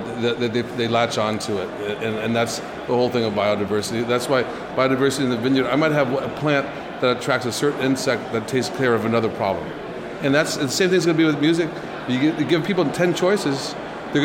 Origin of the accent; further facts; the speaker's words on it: California, United States; Hey, I'm a farmer from California.